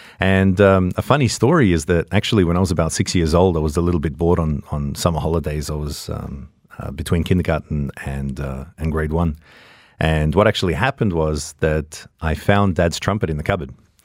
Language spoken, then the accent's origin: English; Australia; accent: Australian; as you can tell from the accent, as you mentioned, Tom, I come from Australia, and I've lost many things, but I think the Australian accent's probably one that I'll never lose.